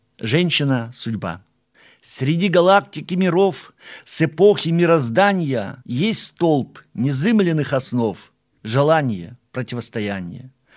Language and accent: Russian; Vologda Oblast, Russia; born there; Я родился в Вологодской области, в Никольском районе